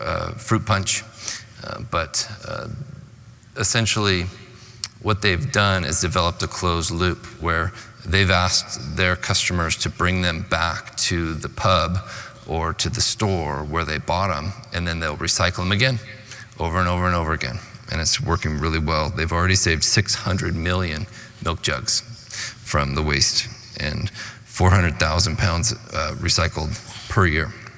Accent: Oregon, United States; This is from my hometown in Oregon.

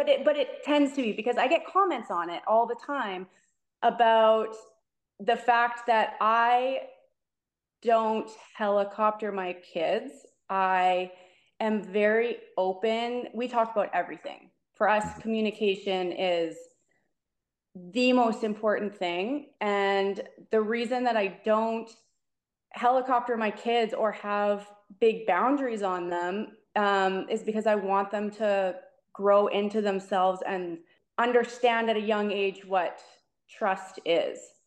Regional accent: Saskatchewan, Canada; also born or lived in Winnipeg; now in Winston-Salem, United States; I actually live in North Carolina right now. Yeah. So I'm from Saskatchewan. I moved to Winnipeg, so that's really where I live. But I'm living in North Carolina. I moved here in June of last year, and we're here for 1 year.

